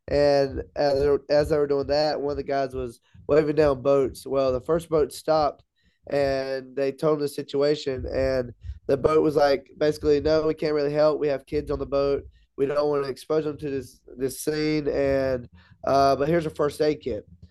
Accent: Laurinburg, North Carolina, United States; they were 2.5 hours away back in my hometown, Laurinburg, North Carolina.

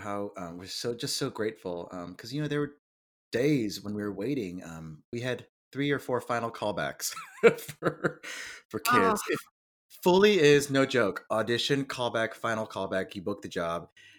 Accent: United States; I'm Korean American.

